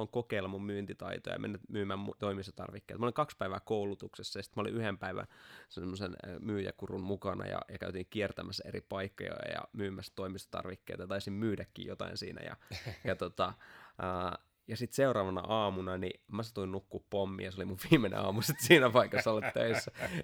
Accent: Multia, Central Finland, Finland; kun mä multialta kotoisin

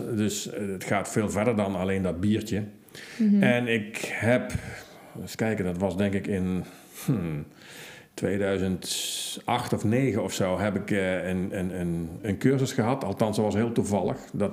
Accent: Cuijk, North Brabant, Netherlands; ik kom uit Kuik, ik kom uit Brabant, maar ik woon toevallig 1,5 uur rijden van mijn zaak af.

